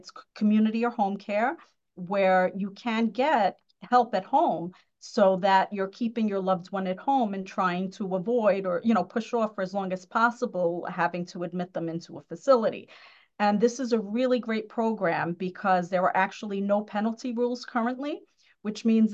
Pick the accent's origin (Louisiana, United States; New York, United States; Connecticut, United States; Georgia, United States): New York, United States; Astoria; also born or lived in Woodside; now in Long Island, United States; I was born and raised in Woodside and Astoria. So my accent probably already disclosed that. But I moved to Long Island about 15 years ago.